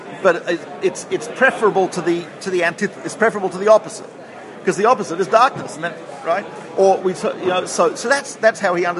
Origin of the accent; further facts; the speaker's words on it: Australia; Right, I'm not a fan of American football. Right, I'm Australian.